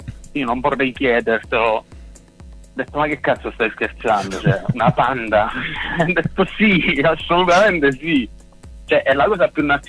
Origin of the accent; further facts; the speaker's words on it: Apulia, Italy; perché noi siamo pugliesi, siamo dalla provincia di Foggia, siamo poi in pieno Tavoliere, veniamo dai paesini piccolissimi.